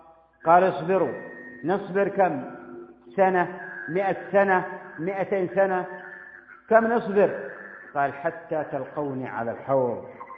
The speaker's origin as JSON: {"language": "Arabic", "country": "Yemen", "said": "بلادنا اليمن السعيد، اليمن المبارك، أهل الحكمة والإيمان"}